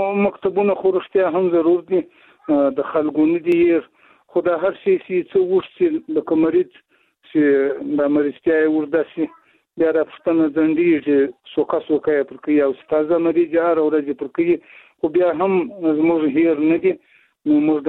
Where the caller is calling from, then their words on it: Zabul, Afghanistan; د زابل ولایت شاجیل ولسوالۍ سره په اړیکه کیم